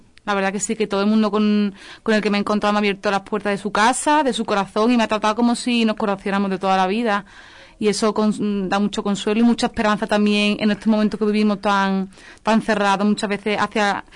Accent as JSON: {"language": "Spanish", "town": "Seville", "region": "Andalusia", "country": "Spain", "said": "Bueno, pues vengo de Sevilla, uh-huh. Una ciudad muy calurosa, al sur de España, Andalucía."}